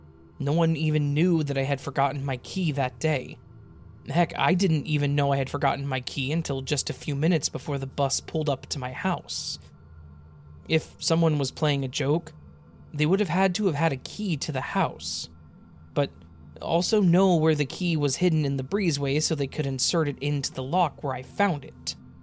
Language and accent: English; Iowa, United States; also born or lived in Illinois; still lived in Iowa, where we had lived while I was growing up. We're originally from Illinois, and I had made that 468-mile trip hundreds of times over 20 years at that point.